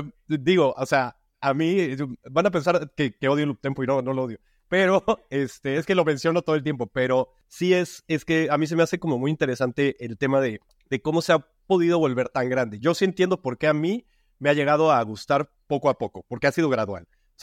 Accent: Mexico; pues hasta en mi país, en México, que la escena está realmente creciendo apenas

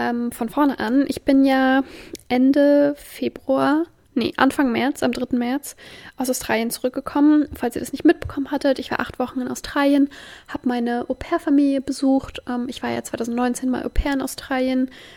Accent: Magdeburg, Saxony-Anhalt, Germany; Ich komme ja aus Magdeburg, die ist jetzt nicht ultra klein, die Stadt, aber so eine wirkliche Großstadt eben auch nicht.

